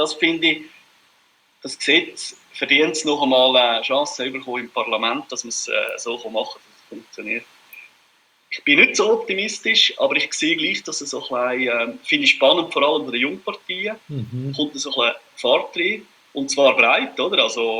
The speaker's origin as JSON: {"language": "German", "region": "Glarus", "country": "Switzerland", "said": "Das ist für mich als Glarner gar nicht so ein Thema gewesen, weil das bei uns, das Problem haben wir nicht, oder?"}